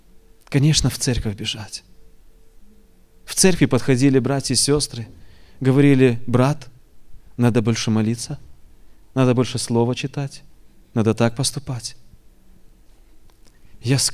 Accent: Lithuania; Russian is a second language; Простите за мой русский язык, я уже некоторым говорил, я сам литовец коренной

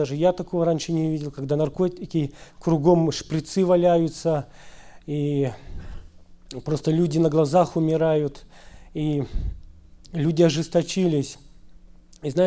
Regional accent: Grodno Region, Belarus; мы из Белоруссии, с Гродненской области.

